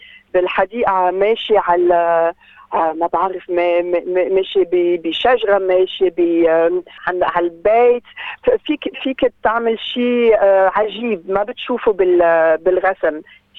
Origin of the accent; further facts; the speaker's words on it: Lebanon; now in France; أنا لبنانية من فرنسا